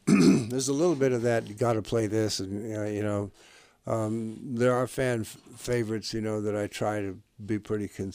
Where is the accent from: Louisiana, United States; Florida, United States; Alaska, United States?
Louisiana, United States; New Orleans; when I was growing up in New Orleans, my next door neighbor's name was Boudreau.